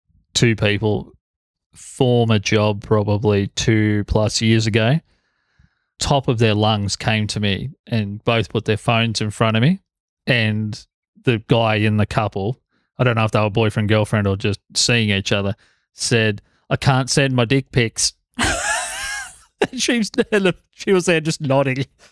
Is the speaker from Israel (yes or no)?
no; South Korea; I grew up in Korea.